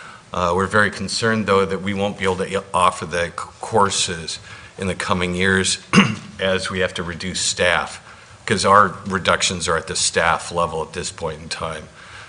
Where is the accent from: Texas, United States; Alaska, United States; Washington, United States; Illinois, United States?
Alaska, United States; Cordova; I'm from Cordova. I'm on the school board there.